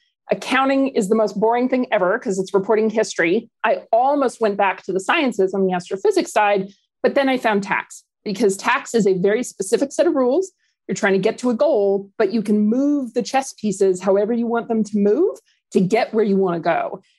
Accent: Canada; I'm originally Canadian, so I'm probably one of the nicest people you'll ever meet.

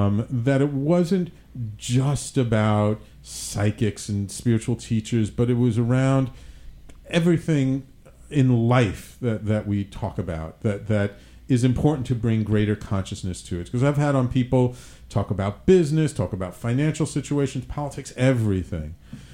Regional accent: Bronx, New York, United States; also born or lived in Manhattan; I was born in Manhattan, grew up in the Bronx

